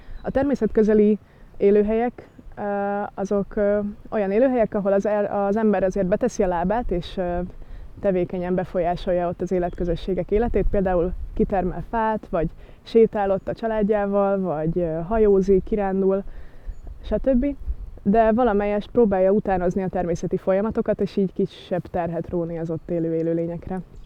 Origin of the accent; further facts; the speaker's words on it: Budapest, Hungary; Ugyanis Budapesten nőttem föl, és a budapestieknek ez egy nagyon kedvelt kirándulóhelye.